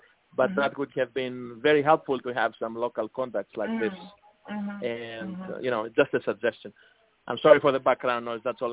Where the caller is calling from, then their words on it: New York City, New York, United States; I'm calling from New York City. I'm a professor here at City College of New York.